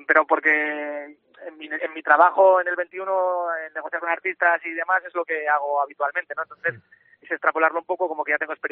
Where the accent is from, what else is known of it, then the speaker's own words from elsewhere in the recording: Grañén, Aragon, Spain; Yo al final tuve la suerte de jugar en mi pueblo tres años